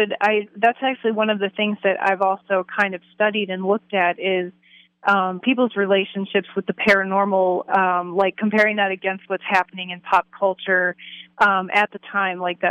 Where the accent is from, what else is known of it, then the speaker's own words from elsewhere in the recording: Maryland, United States; So growing up in Maryland, I had the opportunity to visit a lot of really wonderful historic places.